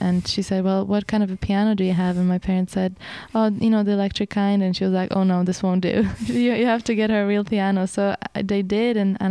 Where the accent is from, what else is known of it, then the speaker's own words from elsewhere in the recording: Czechia; English is a second language; went and inquired in a music school in my hometown about initially taking guitar lessons, because my dad, you know, there's this tradition about sitting around a fire and playing folk songs in Czech Republic